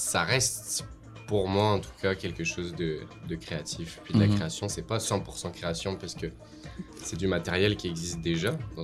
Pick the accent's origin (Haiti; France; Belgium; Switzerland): France; moved away as an adult; now in Canada; Moi, je suis originaire de France et je suis arrivé ici, écoute, en janvier 2018.